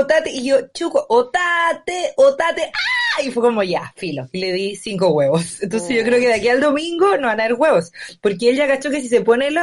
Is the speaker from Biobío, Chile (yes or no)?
no; Valparaíso, Chile; Yo soy de Valpo, yo digo pan batido